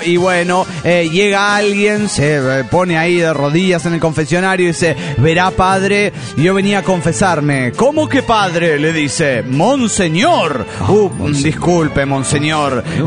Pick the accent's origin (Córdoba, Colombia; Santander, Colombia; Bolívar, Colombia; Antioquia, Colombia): Santander, Colombia; Bucaramanga; de Bucaramanga, Colombia.